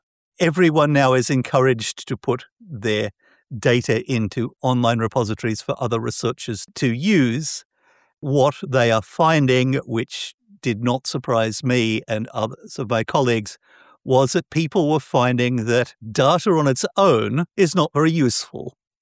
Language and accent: English; Australia; but I am Australian.